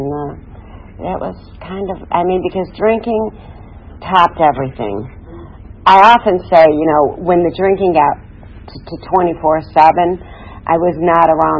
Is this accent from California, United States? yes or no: no; Syracuse, New York, United States; I grew up in Syracuse, New York.